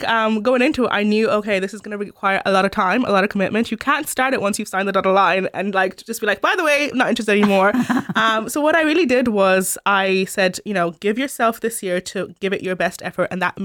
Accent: Ennis, Munster, Ireland; So I grew up in Ennistown, County Clare.

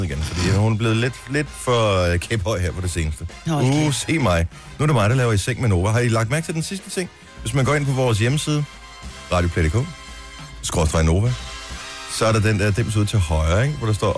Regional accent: Aarhus, Central Denmark Region, Denmark; Jeg kommer fra Aarhus.

